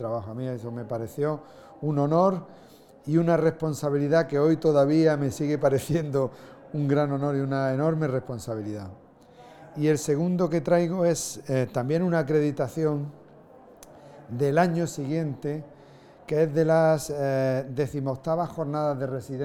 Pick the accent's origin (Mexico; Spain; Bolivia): Spain; Peligros, Andalusia; yo soy de Granada, aunque llevo en La Mancha 25 años, pero soy de Granada, de un pueblecito al norte que se llama Peligros. Estudié la carrera de medicina allí